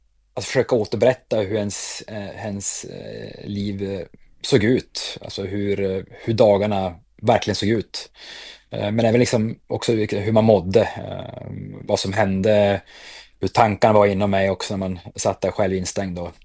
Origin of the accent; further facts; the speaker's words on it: Sweden; now in Wuhan, China; nu ledde jag i Wuhan och alla andra där ledde som vanligt i stort sett, och hemma i Sverige till exempel så var det fullständigt kaotiskt och mitt i en pandemi.